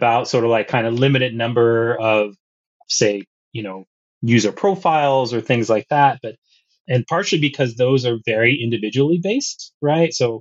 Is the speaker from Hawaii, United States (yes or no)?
yes; Hawaii, United States; now in Montreal, Canada; it's me as a Hawaiian, a Kanaka Maoli person in Montreal